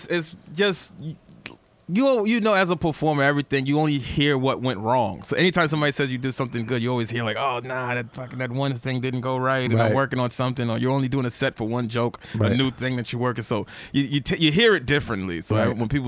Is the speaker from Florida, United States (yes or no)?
no; Manhattan, New York, United States; now in Queens, United States; Yeah, I'm from Manhattan.